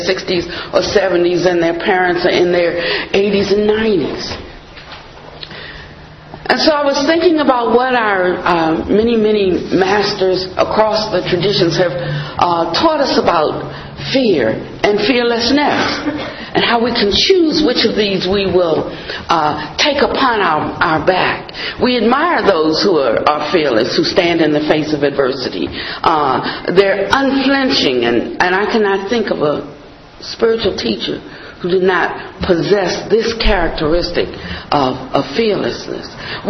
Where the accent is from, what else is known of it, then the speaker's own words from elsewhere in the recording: Washington, District of Columbia, United States; now in North Carolina, United States; I was from Washington, D.C., when I got off the train and I walked down the street